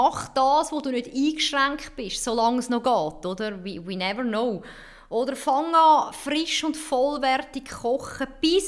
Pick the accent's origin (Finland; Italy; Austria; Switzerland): Switzerland; Also ich kann nicht Ski fahren, als Schweizerin.